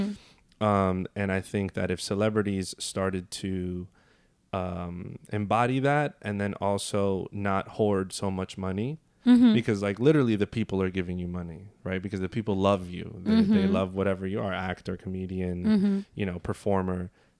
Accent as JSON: {"language": "English", "town": "Bronx", "region": "New York", "country": "United States", "tie": "born or raised there", "also_born_or_lived": "Yonkers / Mount Vernon", "said": "I was born in the Bronx, raised there for a little bit, and then I kind of hopped around a lot because my mother worked in the public schools, but in Westchester."}